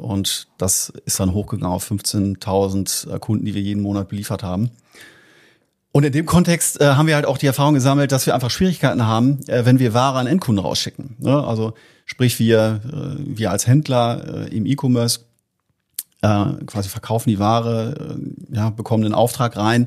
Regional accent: Münster, North Rhine-Westphalia, Germany; Ich bin ja gebürtiger Münsteraner, hier in der Nähe auch aufgewachsen, habe in Münster studiert, Wirtschaftsinformatik studiert

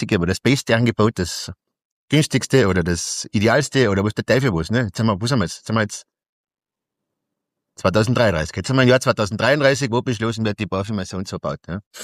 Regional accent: Austria; Bei uns in Österreich, was bauen, ich meine, seien wir uns doch ehrlich, dann ist es in Österreich schon mit kleinen Bauprojekten schwer.

